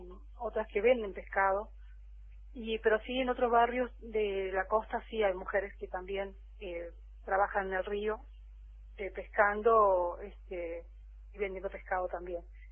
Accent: Puerto Sánchez, Entre Ríos, Argentina; quiénes somos los costeros de Puerto Sánchez.

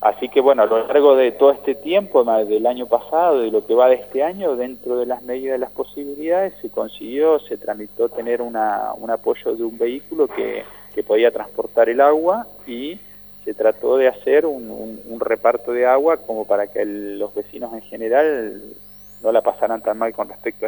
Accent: San Martín de los Andes, Neuquén, Argentina; quienes somos de San Martín de los Andes, conocemos de cómo se conformó

